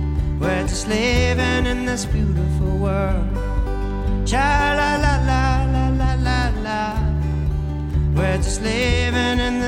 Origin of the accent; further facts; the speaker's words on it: Australia; We come over from Australia to do this show for you, and it's nice to be here with you in the sunshine.